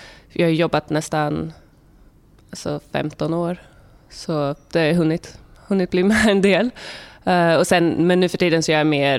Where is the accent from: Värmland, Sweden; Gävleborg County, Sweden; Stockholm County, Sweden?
Värmland, Sweden; Karlstad; now in New York, United States; Jag kommer från Karlstad, eller utanför Karlstad i Värmland. Och jag har bott i New York i 10 år nu snart och jobbar som modell här.